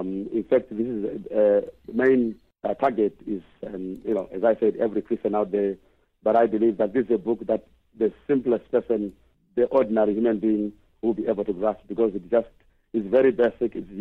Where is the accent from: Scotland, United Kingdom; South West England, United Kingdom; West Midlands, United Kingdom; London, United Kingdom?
Scotland, United Kingdom; Stirling; also born or lived in Zimbabwe; I'm in the United Kingdom, yes, and I hail from Scotland, in particular, a city called Stirling. It's between Glasgow and Edinburgh.